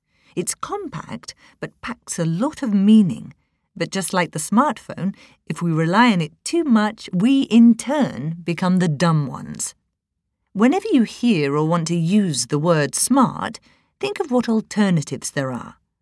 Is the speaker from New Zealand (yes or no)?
yes; New Zealand; accent: New Zealand; Although I was pleased that I haven't lost my New Zealand accent completely